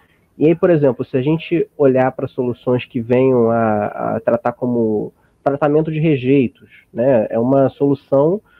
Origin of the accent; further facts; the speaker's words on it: Rio de Janeiro, Brazil; Eu sou do Rio, então aqui tá bem complicado.